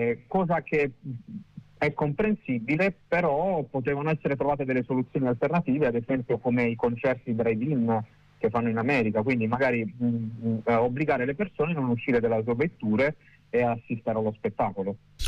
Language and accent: Italian; Taranto, Apulia, Italy; No, sono di Taranto.